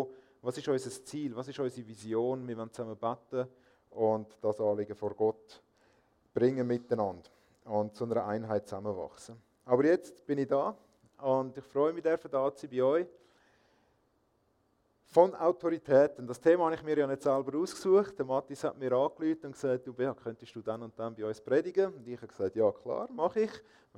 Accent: Rüti, Zurich, Switzerland; Ich bin aufgewachsen in Rüti und Umgebung, Zürich-Oberland. Und es ist schön, zwischendurch wieder mal in die Nähe von der Heimat zu kommen. Mittlerweile arbeite ich in Langenthal, in der FEG dort.

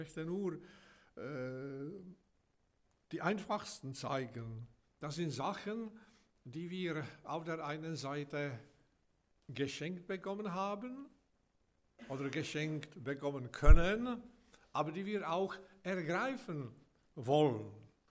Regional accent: Czechia; Ich bin in Tschechien aufgewachsen, noch unter den Kommunisten.

